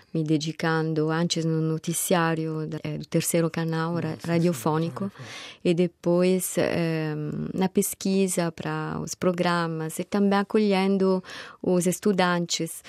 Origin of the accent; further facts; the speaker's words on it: Italy; Portuguese is a second language; E eu sou de um vilarejo, não sou de Roma.